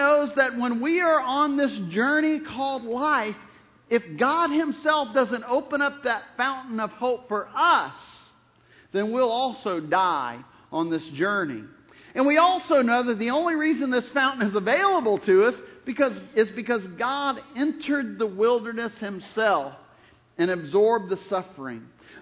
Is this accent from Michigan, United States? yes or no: no; New Orleans, Louisiana, United States; week, I talked about even as a kid, and I'm from New Orleans. I had never gone to church before, just came from an unchurched family.